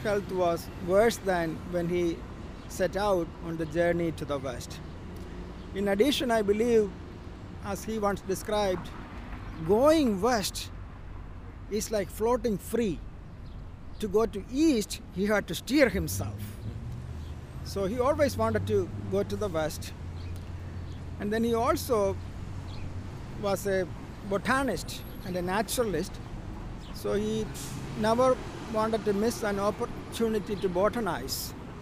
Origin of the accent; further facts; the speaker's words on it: India; mostly quotes of Henry David Thoreau, Ralph Waldo Emerson, in newspaper editorial pages while I was growing up in India.